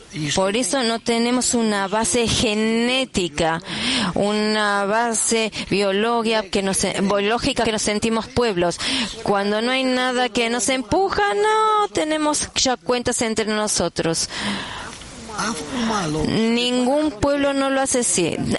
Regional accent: Netanya, Central District, Israel; y soy de Netanya.

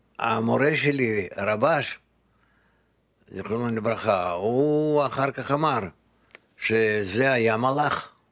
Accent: Rehovot, Central District, Israel; אז אמרתי לו, אנחנו מרחובות, רוצים ללמוד חומת הקבלה

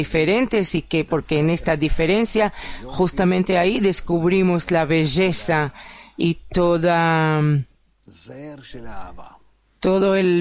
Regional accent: Russia; yo de todas formas vengo de Rusia y yo conocí en Rusia muchos pueblos, ahí hay como 130 o algo pequeños pueblos en todo ese área de Rusia.

